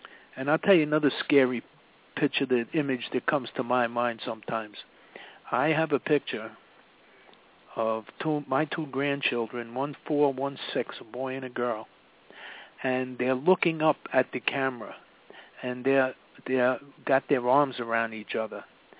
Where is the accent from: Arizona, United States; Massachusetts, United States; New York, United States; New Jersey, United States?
New York, United States; New York City; When I was growing up in Washington Heights, now the drug center of New York City